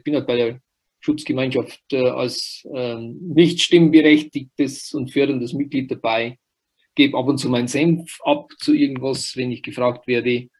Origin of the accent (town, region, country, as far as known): Wurz, Bavaria, Germany; born or raised there